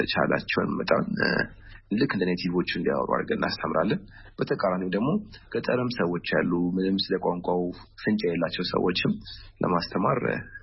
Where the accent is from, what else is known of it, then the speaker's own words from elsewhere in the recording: Addis Ababa, Ethiopia; እና አሁንም ተወልጄ ያደግኩትኝ አዲስ አበባ ነው። ያደግኩትኝ ወደ ጨርቆስ አካባቢ።